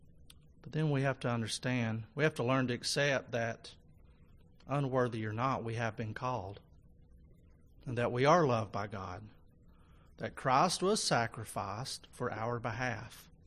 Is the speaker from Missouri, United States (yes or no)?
no; St. Paul, Minnesota, United States; As I was growing up in St. Paul, Minnesota, my parents always instructed us children to show deep respect and gratitude to Dr. Granovsky